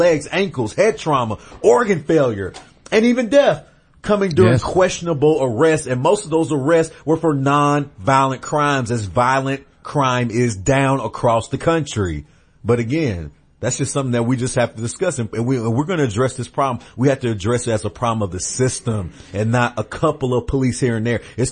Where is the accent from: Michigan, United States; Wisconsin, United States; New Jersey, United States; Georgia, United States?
Georgia, United States; Atlanta; I was born and raised in Atlanta, so I've seen these things over and over again.